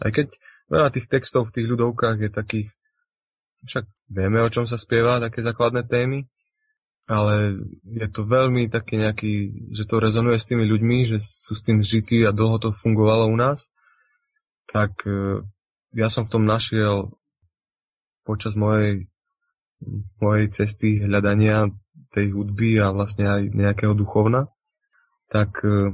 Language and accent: Slovak; eastern Slovakia, Slovakia; napríklad na strednom Slovensku je úplne iný folklór ako u nás na východe